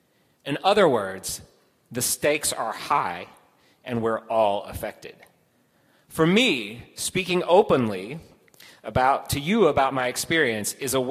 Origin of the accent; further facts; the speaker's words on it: Mississippi, United States; also born or lived in New York City / Connecticut; now in Minnesota, United States; When people learned that I was raised in Mississippi and then spent 15 years in New York City before going to seminary in Connecticut, it naturally gives rise to this question: what the heck brought you to Minnesota?